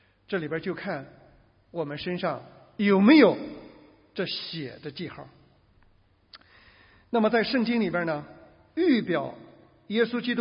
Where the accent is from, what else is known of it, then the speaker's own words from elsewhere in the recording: China; 所以他们以色列人的计算和我们中国人的计算很奇怪啊。